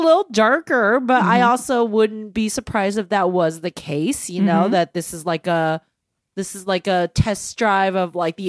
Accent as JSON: {"language": "English", "country": "United States", "said": "And now we're all smart to it, and we're American, so we don't give a fuck."}